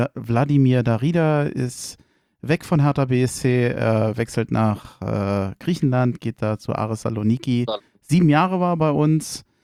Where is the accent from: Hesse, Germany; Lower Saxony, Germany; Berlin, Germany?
Berlin, Germany